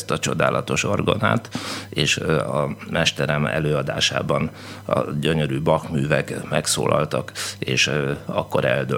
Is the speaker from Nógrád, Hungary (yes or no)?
no; Szekszárd, Tolna, Hungary; born there; Hát én szekszárdi születésű vagyok, és 1989 őszétől én folyamatosan itt élek és itt dolgozom.